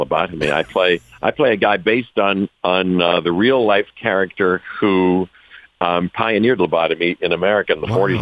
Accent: Pittsburgh, Pennsylvania, United States; We played in Berlin and Paris and London and then New York and Chicago and my hometown of Pittsburgh

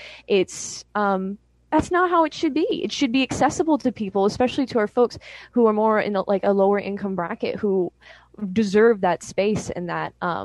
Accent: California, United States; I'm actually from the Bay Area and I've had the joy to be there.

